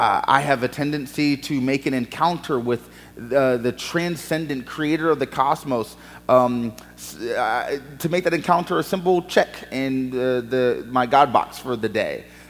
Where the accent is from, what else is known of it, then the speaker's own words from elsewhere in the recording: the South, United States; I rarely get north of the Mason-Dixon line. I am a Southerner